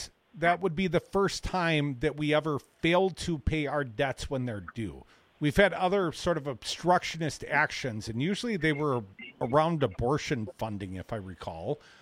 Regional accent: Duluth, Minnesota, United States; I'm from Duluth.

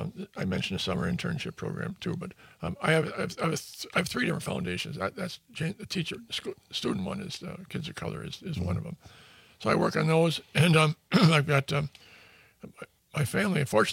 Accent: Janesville, Wisconsin, United States; born or raised there

